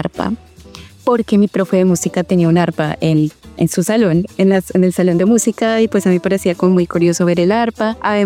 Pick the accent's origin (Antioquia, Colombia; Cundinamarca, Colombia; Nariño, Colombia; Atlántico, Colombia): Cundinamarca, Colombia; Fusagasugá; yo soy de una ciudad cerca de Bogotá, de Fusagasugá